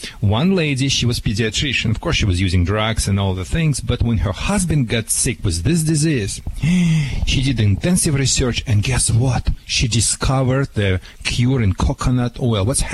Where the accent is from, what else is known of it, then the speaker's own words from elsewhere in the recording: California, United States; accent: California; That's my California accent, I guess.